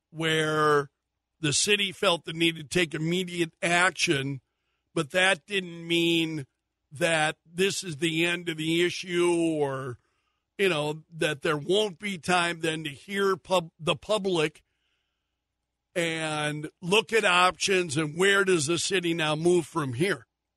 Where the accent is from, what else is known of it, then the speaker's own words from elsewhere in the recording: Sioux Falls, South Dakota, United States; I'm from Sioux Falls. I was born in Sioux Falls. I grew up with those animals.